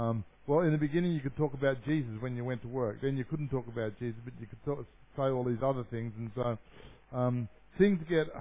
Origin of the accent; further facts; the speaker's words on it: Australia; But I came home from Papua New Guinea, and I wanted to be able to say, I taught the people so much. I taught them so much. And when I landed in Australia